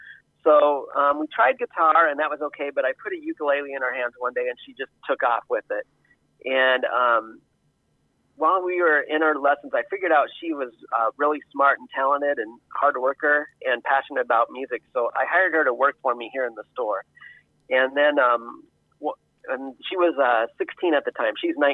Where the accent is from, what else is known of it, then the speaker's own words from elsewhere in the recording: Greenfield, Iowa, United States; No, I grew up in the Greenfield area, and I graduated from high school in 1981. And then I also lived in Atlantic for a while.